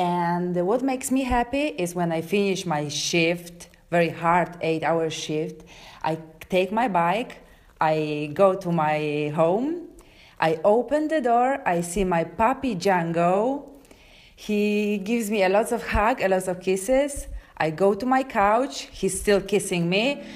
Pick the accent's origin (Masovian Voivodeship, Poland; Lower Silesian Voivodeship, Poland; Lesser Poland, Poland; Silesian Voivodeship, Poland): Lesser Poland, Poland; Kraków; English is a second language; moved away as an adult; now in Montecatini Terme, Italy; I'm Polish. I come from Poland, from very beautiful city Krakow. Now from three years ago, I moved to Italy, to Tuscany, very beautiful city, Monte Catini Terme. And now I live here, I work here, I have here my small family.